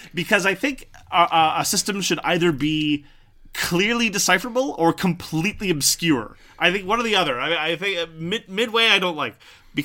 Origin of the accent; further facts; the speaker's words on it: French Canada, Canada; I'm from French Canada.